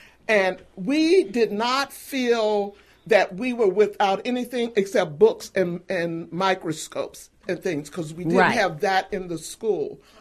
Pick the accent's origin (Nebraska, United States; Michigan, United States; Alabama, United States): Alabama, United States; Birmingham; I grew up in Alabama. I went to high school at Parker High School.